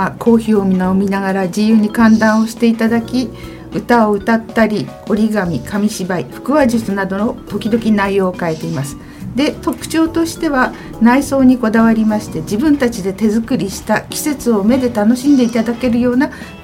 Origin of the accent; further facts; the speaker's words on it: Tohoku, Japan; 私は東北の出身なものですから